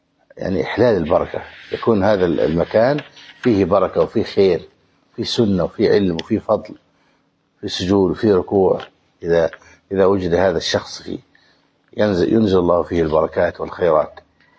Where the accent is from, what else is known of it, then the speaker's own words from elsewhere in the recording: Egypt; أما إن كان بعيدا في الآفاق مثل عندنا في مصر أو الشام أو غيرها